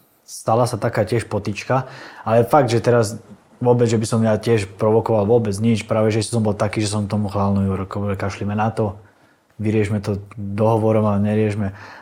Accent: Senec, Bratislava Region, Slovakia; keďže sme vyrastali v Senci na jazerách

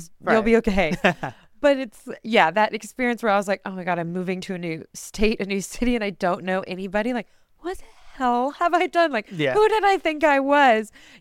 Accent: Dallas, Texas, United States; Texas is a very specific culture. I grew up in Dallas, where it's like what you would think

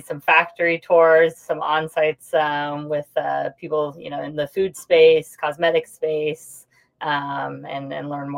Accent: San Diego, California, United States; now in New York, United States; I'm originally from San Diego and now it was kind of in near headquarters, went to New York over the last few years, and then I will be jumping over to the pond

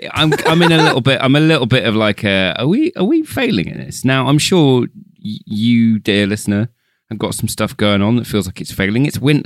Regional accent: United Kingdom; All right, no, we're British, mate. It's Tuesday, isn't it?

